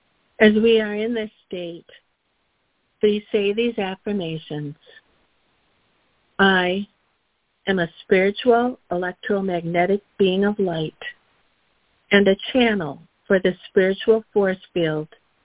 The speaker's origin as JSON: {"language": "English", "region": "Wisconsin", "country": "United States", "said": "from Wisconsin, and today is Thursday, March 23, 2023."}